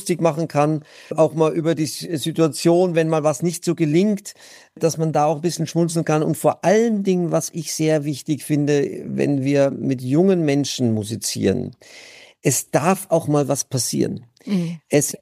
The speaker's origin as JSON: {"language": "German", "town": "Würzburg", "region": "Bavaria", "country": "Germany", "tie": "born there", "said": "Ich bin gebürtig aus Würzburg"}